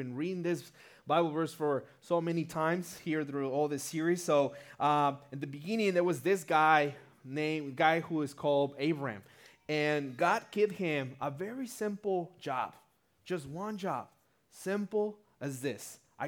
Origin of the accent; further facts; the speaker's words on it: Tijuana, Baja California, Mexico; For me, I'm born and raised in Tijuana. My wife, Rita, is over there one of my daughters, Amy. And so we grew up here in Tijuana. We were from town. We actually used to live a couple of blocks from this campus.